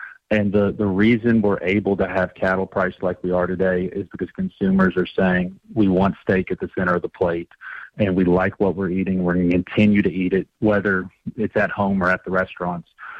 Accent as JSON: {"language": "English", "region": "Kentucky", "country": "United States", "said": "Yeah, so I'm from Kentucky"}